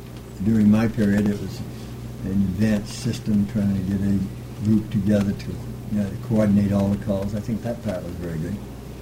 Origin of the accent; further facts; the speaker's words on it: Bucksport, Maine, United States; also born or lived in Massachusetts; I was born right here in Bucksport, and in my schooling in this area, and then we moved to Massachusetts where I graduated up there, and came back to Skowhegan, Maine